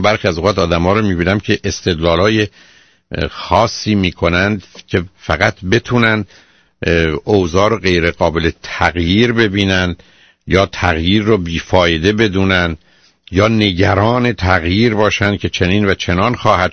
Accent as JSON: {"language": "Persian", "country": "Iran"}